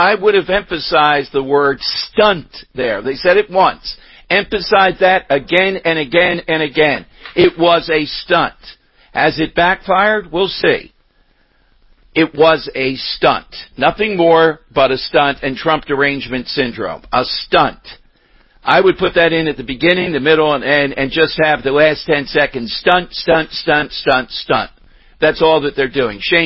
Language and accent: English; Philadelphia, Pennsylvania, United States; And I'm aggressive and from Philadelphia.